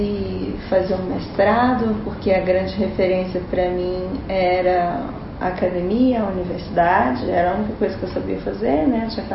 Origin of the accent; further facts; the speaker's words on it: Belo Horizonte, Minas Gerais, Brazil; moved away as an adult; now in São Paulo, Brazil; Eu sou de Belo Horizonte, vim pra cá em 2002, final de 2001, início de 2002, eu comecei minha mudança para cá, eu tinha acabado a graduação em psicologia.